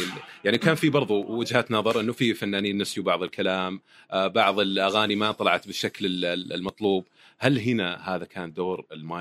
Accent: Saudi Arabia; مثل هذا الاحتفال اللي قاعد يصير عندنا في السعودية

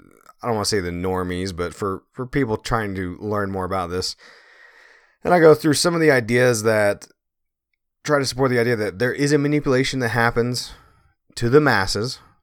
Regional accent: Pennsylvania, United States; Because, as you know, it is my hometown there, Southeast PA there.

